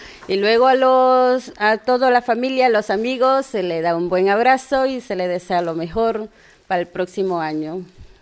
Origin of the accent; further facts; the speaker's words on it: Guayaquil, Guayas, Ecuador; also born or lived in Valencia / Murcia; now in Irún, Spain; Sí, yo soy de Ecuador, Guayaquil. Tengo 10 años aquí